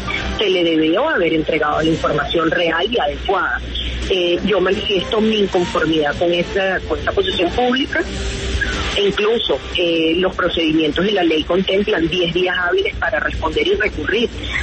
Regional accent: Venezuela; ya yo desde afuera, por supuesto, como venezolana

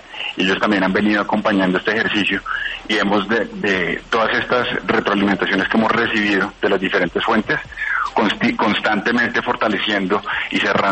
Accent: Colombia; como colombianos

